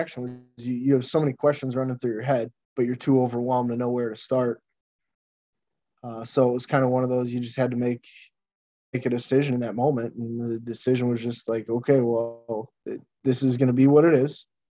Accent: Parma, Ohio, United States; So I grew up in Parma, went to St. Charles for grade school, right over on Ridge Road

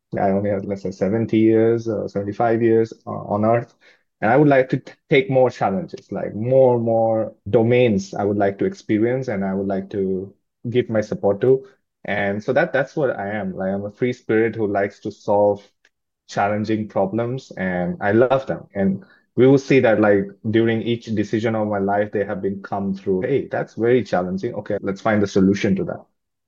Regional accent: India; moved away as an adult; now in Vietnam; I come from India. I've been in Vietnam for almost 12 years. I came here in 2013 and I was just out of college at that time.

